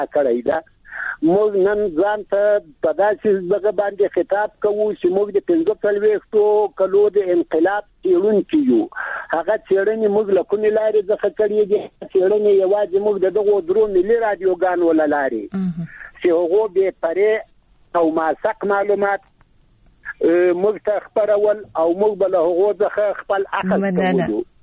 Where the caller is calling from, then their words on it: Ghazni, Afghanistan; د غزنی د ولایت د ناوی د ولسوالینا